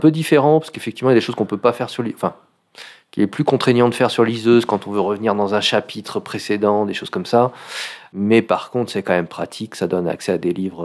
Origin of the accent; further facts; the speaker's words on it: Chirens, Auvergne-Rhône-Alpes, France; moi, je suis donc de Voiron, enfin de Chirens, plus exactement. Voilà, originaire plutôt du Nord-Isère, mais avec des liens... important avec la Chartreuse et le pays voironnais depuis très longtemps et une quinzaine d'années que je suis installé dans le coin.